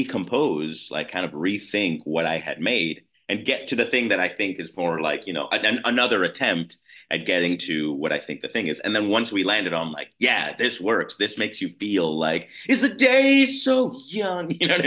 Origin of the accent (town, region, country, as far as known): Highwood, Illinois, United States; born or raised there